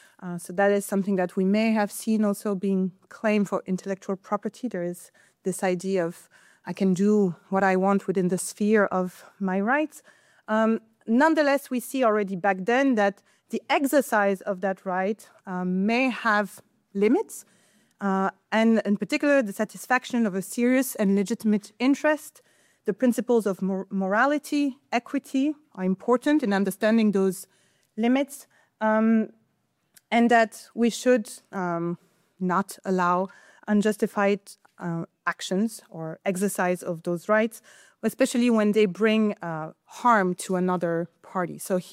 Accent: Belgium; now in Edinburgh, United Kingdom; As you can tell, either by my accent or my name, I'm not from the UK. I'm from Belgium, so from a civil law country, despite the fact that now I've moved to Edinburgh.

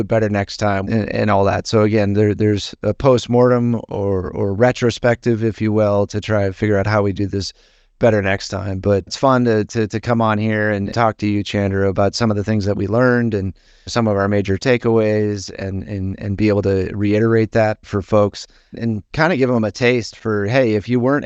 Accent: Wisconsin, United States; I mean, I know I'm from Wisconsin. Maybe I'm supposed to know this one, or maybe this one is a Minnesotaism versus a Midwesternism.

